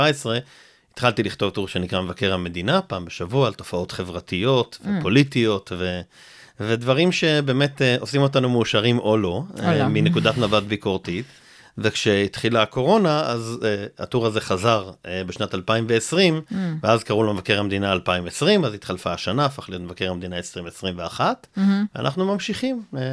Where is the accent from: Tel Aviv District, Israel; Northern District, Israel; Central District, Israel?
Tel Aviv District, Israel; Tel Aviv; born there; now in Jerusalem, Israel; אבל נולדתי בתל אביב.